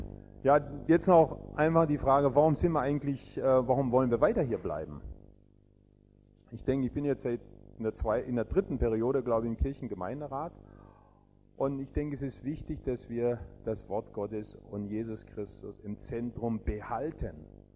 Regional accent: Bochum, North Rhine-Westphalia, Germany; Ich sage, ich bin aus Bochum und will morgen wieder fahren

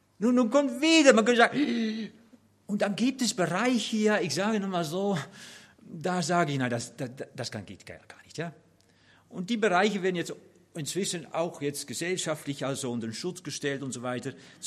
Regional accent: Netherlands; German is a second language; nicht allein als Mann, sondern auch als Holländer. Wir haben eine andere Art und sprechen die Dinge so manchmal etwas komisch

